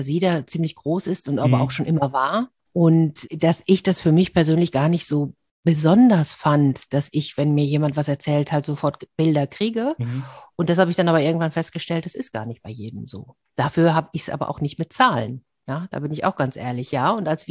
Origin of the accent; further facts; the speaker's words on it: North Rhine-Westphalia, Germany; now in Hamburg, Germany; also ich komme ursprünglich aus der Ecke, ich wohne jetzt in Hamburg seit langen Jahren, aber ich komme aus der Ecke, wo Tönnies halt auch seine Fabrik hat.